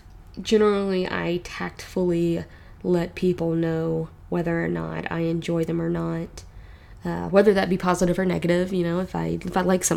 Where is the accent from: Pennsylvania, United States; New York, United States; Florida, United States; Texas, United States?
Texas, United States; anytime I go to visit family in Arkansas, I come back and my accent is a lot thicker. And it doesn't sound exactly like this, but it just gets a little bit worse. And as a kid living in Texas, I tried to change it a little bit.